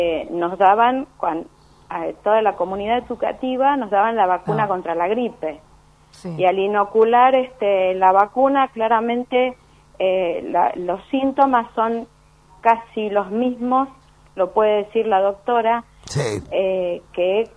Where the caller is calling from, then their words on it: Azul, Buenos Aires Province, Argentina; de Azul, doctor